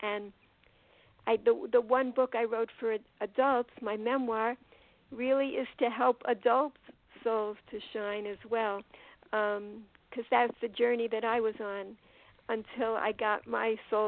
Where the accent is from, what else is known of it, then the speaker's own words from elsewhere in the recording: Forest Hills, New York, United States; also born or lived in Israel; now in Baltimore, United States; I'm calling now from Baltimore, Maryland, and I'm originally from Queens, New York, Forest Hills, New York, and I also spent 10 years living in Israel.